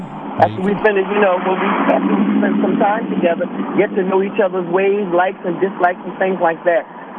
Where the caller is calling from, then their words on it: Philadelphia, Pennsylvania, United States; I'm calling from North Philadelphia.